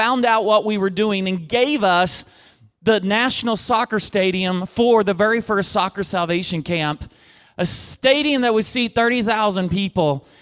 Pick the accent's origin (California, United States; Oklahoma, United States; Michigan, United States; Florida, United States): Oklahoma, United States; I grew up in Western Oklahoma where the only football that we did was American.